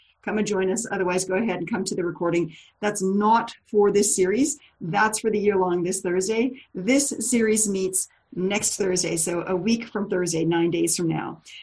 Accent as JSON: {"language": "English", "country": "Canada", "said": "I'm Canadian."}